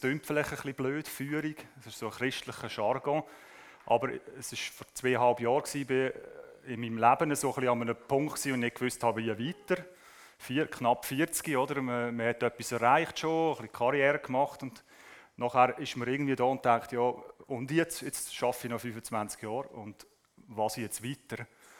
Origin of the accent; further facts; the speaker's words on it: Leutwil, Aargau, Switzerland; also ich bin ja in Leutwil aufgewachsen